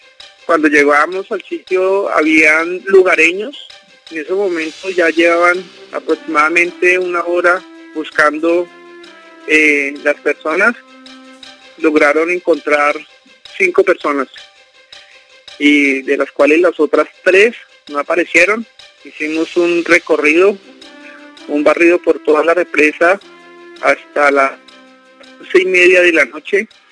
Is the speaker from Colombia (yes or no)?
yes; Colombia; nosotros como buenos colombianos hacemos muchas veces caso omiso a lo que las autoridades dicen